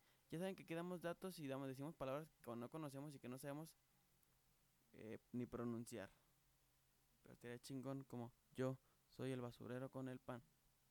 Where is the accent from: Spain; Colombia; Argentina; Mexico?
Mexico; Como buen mexicano que soy, cruzando por el cruce de cebras.